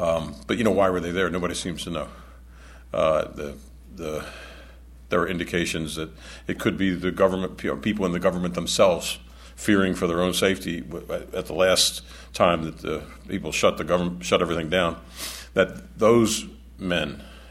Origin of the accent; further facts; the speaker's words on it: Maryland, United States; Yeah, I grew up in Maryland.